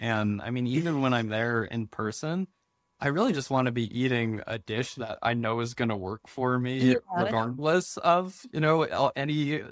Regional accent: East Coast, United States; I grew up on the East Coast, so I'm familiar with what it is, but I haven't seen them out here.

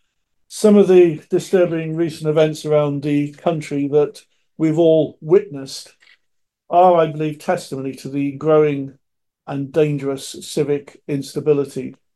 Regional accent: Wales, United Kingdom; as a Welsh Labour member for 52 years now, I'm proud of the reforms achieved since the 1970s.

